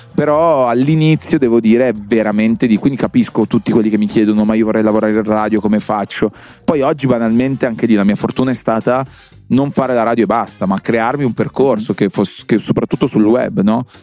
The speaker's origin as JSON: {"language": "Italian", "town": "Cologno Monzese", "region": "Lombardy", "country": "Italy", "tie": "born or raised there", "said": "io sono cresciuto a Cologno Monzese, periferia di Milano"}